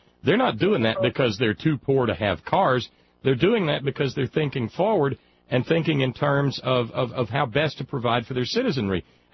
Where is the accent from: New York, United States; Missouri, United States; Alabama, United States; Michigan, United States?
Alabama, United States; accent: southern; where I grew up in Alabama, for instance, and that delightful southern accent with which I grew up